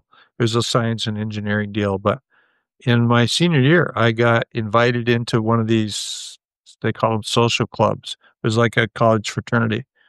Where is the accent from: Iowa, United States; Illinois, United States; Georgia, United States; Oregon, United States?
Oregon, United States; Portland; I grew up in Portland, Oregon, and I'm quite a bit older than you